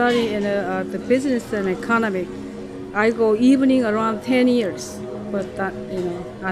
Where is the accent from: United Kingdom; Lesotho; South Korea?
South Korea; English is a second language; now in United States; Well, I'm from Korea. Coming in here, trying to go to school